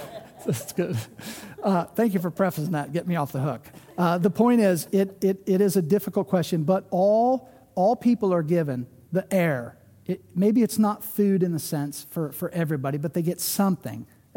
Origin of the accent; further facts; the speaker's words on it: United States; I'm an American. I love America. I served in the military.